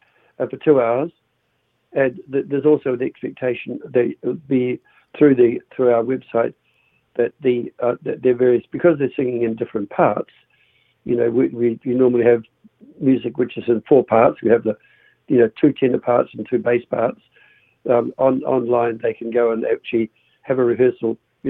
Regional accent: Dunedin, Otago, New Zealand; I remember growing up in Dunedin and there being 4 or 5 brass bands, and now there's 2.

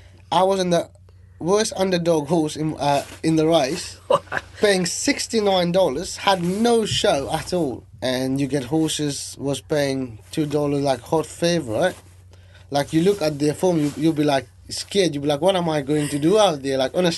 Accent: Mauritius; I came from Mauritius, and I was 62 kilos.

